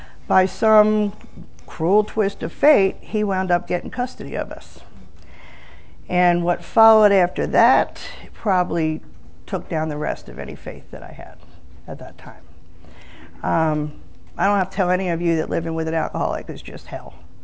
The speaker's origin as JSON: {"language": "English", "town": "Philadelphia", "region": "Pennsylvania", "country": "United States", "tie": "born or raised there", "said": "But I grew up, born and raised in Philly. My childhood was not normal. I grew up Catholic school, strict Catholic parents."}